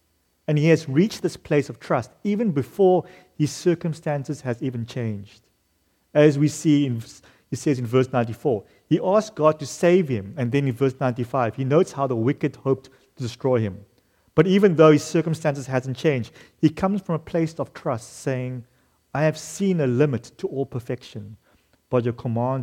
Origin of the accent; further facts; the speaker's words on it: Cape Town, Western Cape, South Africa; the oceans and the beaches in my hometown, Cape Town.